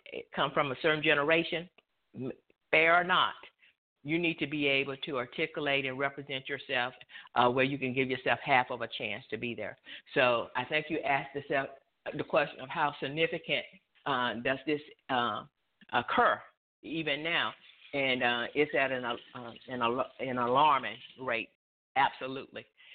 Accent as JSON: {"language": "English", "region": "Mississippi", "country": "United States", "tie": "born or raised there", "said": "being born and raised in Mississippi, my daddy taught us what to say"}